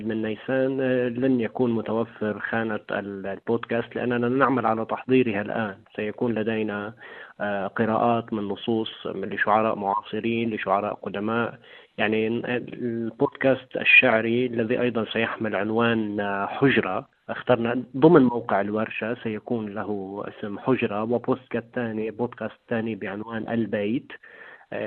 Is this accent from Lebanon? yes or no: yes; Lebanon; لا يمكن أنه نحن كشباب لبنانيين وعرب أن نقوم بها لوحدنا